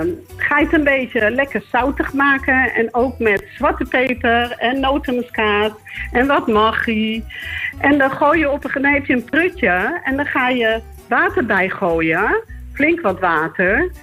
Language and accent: Dutch; Zaandam, North Holland, Netherlands; born there; now in Almere, Netherlands; Ik kom uit Zaandam, geboren.